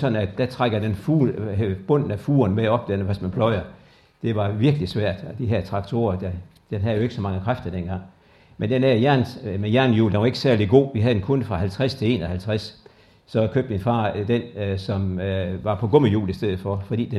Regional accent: Vejrum, Central Denmark Region, Denmark; born there; Jeg er født i Vejrum, og dem, der ved det, så ligger det mellem Holstebro og Struer. Jeg er født på en lille gård, det hedder Gasserholm her.

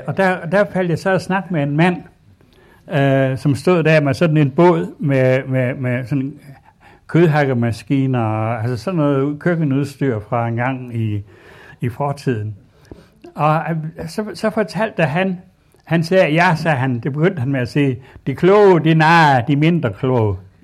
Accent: West Jutland, Denmark; Og så fortalte hende, at jeg kommer fra Vestjylland.

